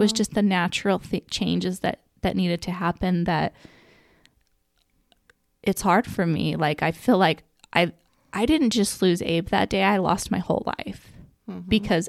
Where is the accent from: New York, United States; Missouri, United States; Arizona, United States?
Arizona, United States; Snowflake; I loved growing up in Snowflake, but I really don't think I understood what that meant until he died, what this town does for people.